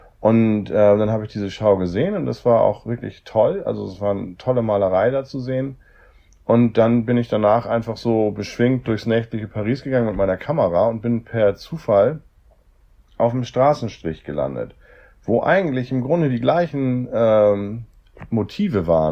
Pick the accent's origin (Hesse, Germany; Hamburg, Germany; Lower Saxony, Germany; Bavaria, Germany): Hamburg, Germany; Ich komme aus Hamburg